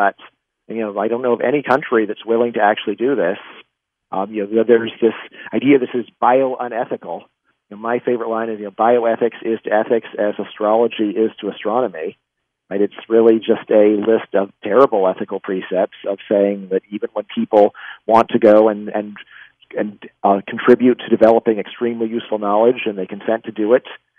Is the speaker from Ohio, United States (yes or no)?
no; Virginia, United States; That's, University of Virginia in my home state.